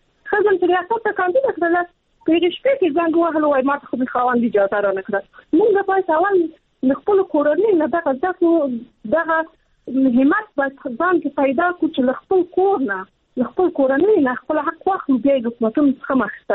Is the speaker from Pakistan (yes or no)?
no; Afghanistan; زه خپله په افغانستان کې پیدا شوی، په افغانستان کې لویه سوم،